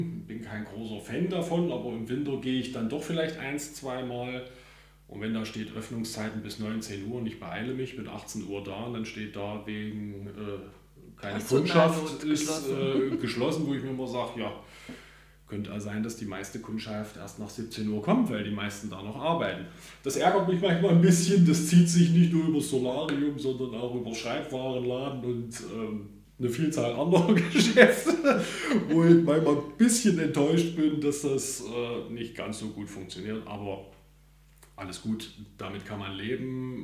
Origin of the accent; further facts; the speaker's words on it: Bad Langensalza, Thuringia, Germany; da Bad Langensalza meine Heimatstadt ist, Geburtsstadt